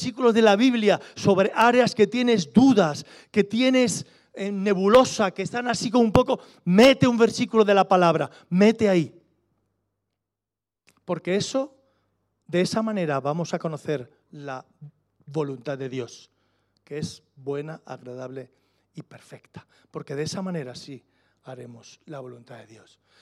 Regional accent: Spain; nosotros, los españoles, no es que nosotros lo... Es que así lo hacemos en mi tierra.

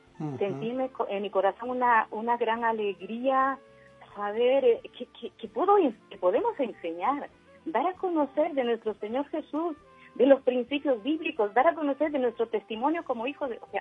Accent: Peru; moved away as an adult; now in Spain; Yo soy de Perú.

